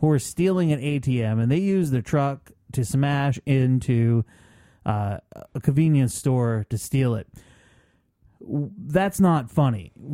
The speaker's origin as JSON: {"language": "English", "region": "North Carolina", "country": "United States", "said": "You've lived your whole life in, I mean, you've moved around some, and we're from North Carolina, and you had some sort of winter there."}